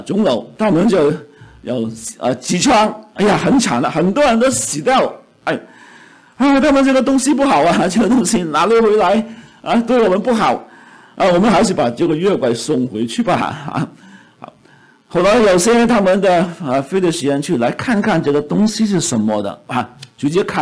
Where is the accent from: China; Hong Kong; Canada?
Canada; 我们加拿大人很喜欢讲 sorry